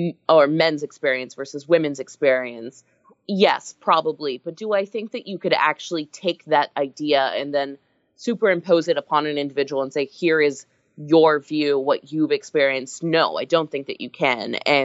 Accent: Texas, United States; I'm from Texas.

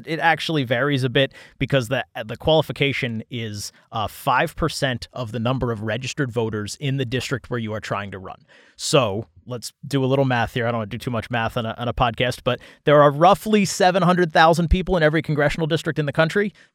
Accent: Pennsylvania, United States; I grew up in Pennsylvania, and I first started covering politics in Pennsylvania

